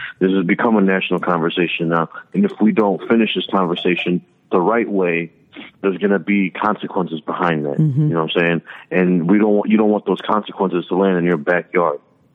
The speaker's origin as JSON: {"language": "English", "town": "Florissant", "region": "Missouri", "country": "United States", "tie": "born or raised there", "said": "I grew up in Florissant, which is right next to Ferguson, where it was 95% white."}